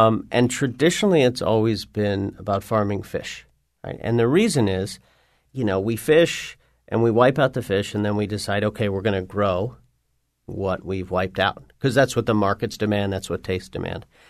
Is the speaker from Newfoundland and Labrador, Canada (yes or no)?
yes; Newfoundland and Labrador, Canada; So I grew up in Newfoundland. My parents were from Connecticut and New York, and they went up during the war. They were draft dodgers. And I grew up in a little fishing village, fishermen's co-op